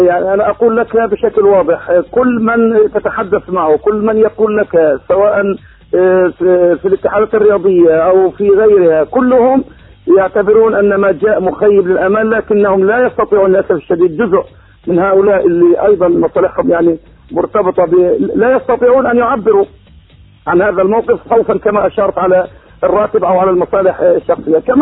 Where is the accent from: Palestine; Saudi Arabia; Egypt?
Palestine; جاء هذا القرار ليفقدنا نحن كشعب فلسطيني، ويفقدنا نحن كرياضة فلسطينية مصداقيتنا